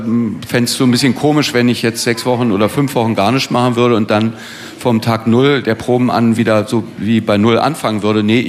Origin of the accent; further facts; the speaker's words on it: Berlin, Germany; born there; Ich, einmal bin ich Berliner, und gebürtiger Berliner, Westberliner in dem Fall.